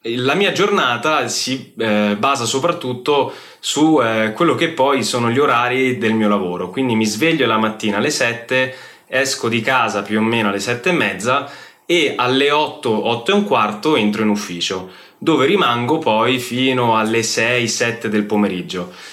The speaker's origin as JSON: {"language": "Italian", "town": "Rome", "region": "Lazio", "country": "Italy", "moved": "as an adult", "lives_now": "Innsbruck, Austria", "said": "ho 37 anni e vengo da Roma. Vivo in Austria da 8 anni ormai e in questo momento sono residente ad Innsbruck."}